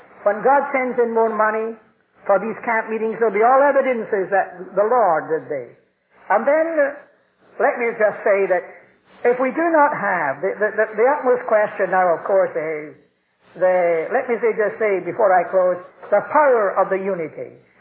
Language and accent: English; Scotland, United Kingdom; And I'm a Scotsman